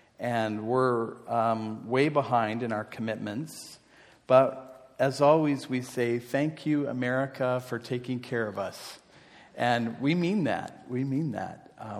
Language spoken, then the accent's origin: English; Canada; I'm Canadian